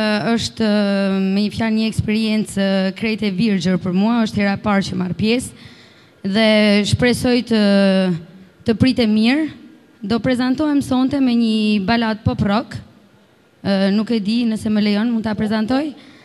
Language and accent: Albanian; Shkodër, Shkodër County, Albania; now in Switzerland; Më pëlqen të tregoj nga vi, ku jetoj, edhe ku kam gjetë lumturinë, dashurinë. Me një fjalë, unë jam shkodrane, jetoj në Zvicër